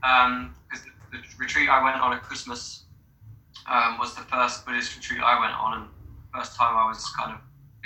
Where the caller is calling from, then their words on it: London, United Kingdom; So I'm in London.